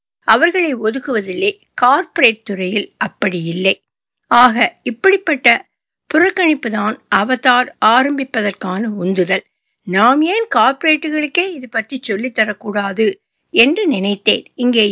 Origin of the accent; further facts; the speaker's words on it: Puducherry, India; moved away as an adult; now in Chennai, India; எனது ஊர் பாண்டிச்சேரி. கூட்டு குடும்பத்தில் வளர்ந்தேன்.